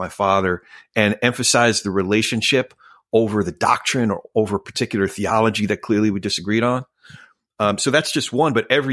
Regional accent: New Jersey, United States; I'm a Jew from Jersey, man.

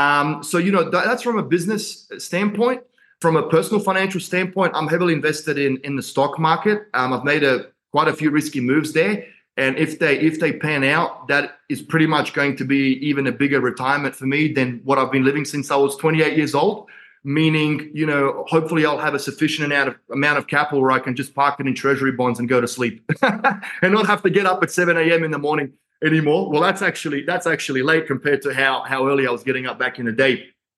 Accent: Australia; I'm blessed to be able to live here. This is the only country that I will die for, even though I'm Australian and my parents are Croatian. I love Australia.

